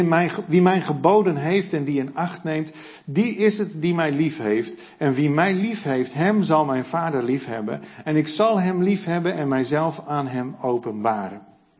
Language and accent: Dutch; Netherlands; Maar die wij als Nederlanders, als Westelingen niet belangrijk genoeg vinden.